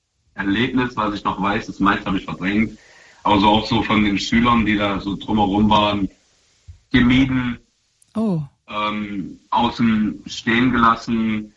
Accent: Alt-Tröglitz, Saxony-Anhalt, Germany; also born or lived in Bavaria; Wenn Leute mich fragen, wo ich herkomme, dann ist das Alt-Tröglitz.

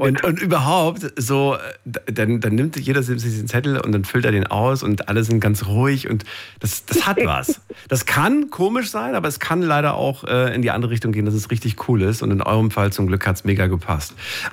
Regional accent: Frankfurt, Hesse, Germany; ich bin ja aus Frankfurt

